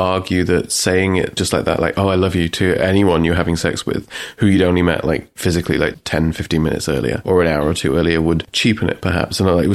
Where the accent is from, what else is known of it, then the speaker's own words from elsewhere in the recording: England, United Kingdom; I'm English.